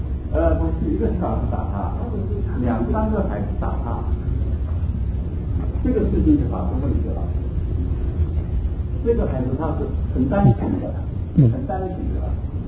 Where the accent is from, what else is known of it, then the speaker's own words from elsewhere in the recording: Taiwan; 我们是台湾来的